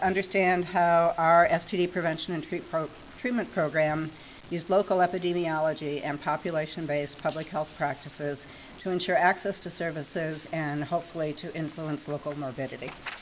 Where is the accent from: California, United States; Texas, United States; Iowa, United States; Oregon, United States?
Oregon, United States; Portland; I'm from Portland, Oregon. Portland is one of the major cities in Multnomah County.